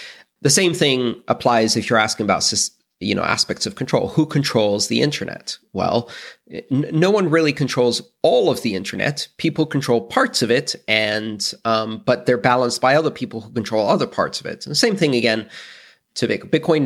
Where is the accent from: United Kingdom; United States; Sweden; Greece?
Greece; Now, I come from Greece.